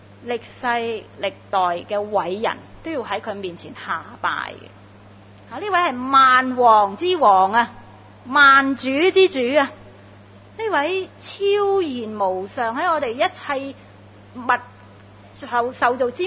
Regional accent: Hong Kong; 我们香港人呢真的很想有个安乐窝嘛，

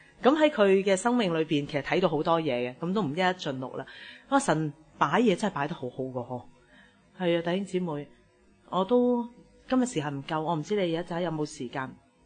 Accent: Chaozhou, Guangdong, China; 就同我都系潮州人咁样。咁我都讲，就系佢唯一一个识听我讲潮州话嘅啫。咁嗰阵时未信主前咧，就我养母啦。咁我每日同佢讲电话都系讲潮州话嘅。

